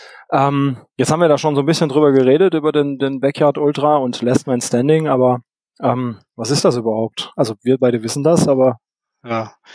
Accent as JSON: {"language": "German", "town": "Karlsruhe", "region": "Baden-Württemberg", "country": "Germany", "tie": "born there", "said": "ich komme ja auch gebürtig aus Karlsruhe, also von der anderen Rheinseite."}